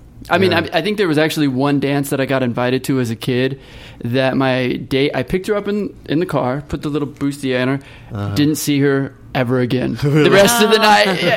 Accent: California, United States; also born or lived in Los Angeles; I was actually born in Fullerton, which is a little south of here. And then I grew up in Orange County, but pretty much grew up in LA as well.

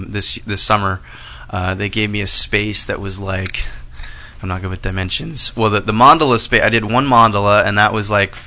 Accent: Reno, Nevada, United States; also born or lived in Olympia, Washington; now in Portland, United States; I grew up in Reno, Nevada, which I don't like to admit, and then I've been living in Portland for the last 3 years. I went to school in Olympia, Washington, and Evergreen.

